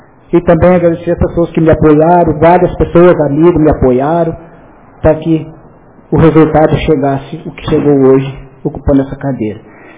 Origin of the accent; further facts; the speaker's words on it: Invernada dos Abreus, Brazil; Eu sou lá da Invernada dos Abreus